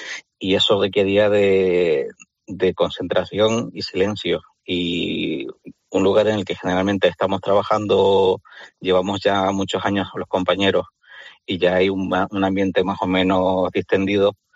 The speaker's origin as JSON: {"language": "Spanish", "region": "Canary Islands", "country": "Spain", "lives_now": "Madrid, Spain", "said": "mi mujer y yo somos los dos de fuera, somos una de Córdoba y yo de Canarias, y en Madrid no tenemos tanta familia"}